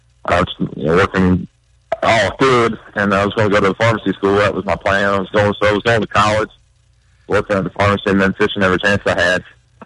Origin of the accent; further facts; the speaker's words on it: Tennessee, United States; Growing up in East Tennessee, I guess it's kind of a common thing, I guess, to use a spinning rod year round.